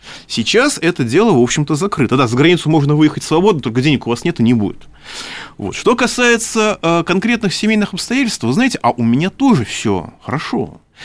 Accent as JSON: {"language": "Russian", "region": "Moscow", "country": "Russia", "said": "я москвич."}